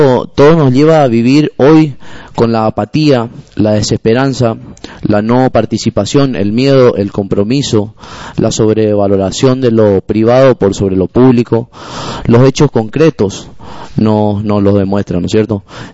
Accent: Argentina; acá como argentino, ¿no es cierto?

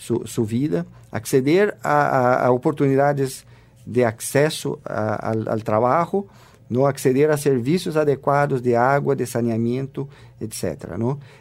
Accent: Brazil; yo digo nuestros países porque soy brasileño, y Brasil también es un país en vías de desarrollo

